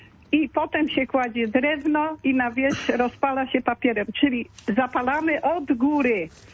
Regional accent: Puszczykowo, Greater Poland Voivodeship, Poland; W zeszłym roku w Puszczykowie, bo ja jestem z Puszczykowa

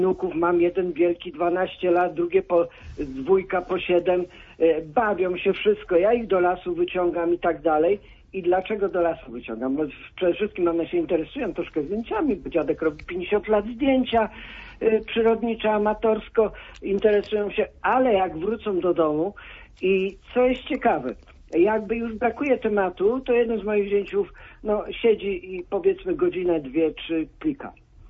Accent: Poznań, Greater Poland Voivodeship, Poland; Ja jestem rodowitym poznaniakiem z Wazarza, gdzie wuja Marych niedaleko się urodziłem.

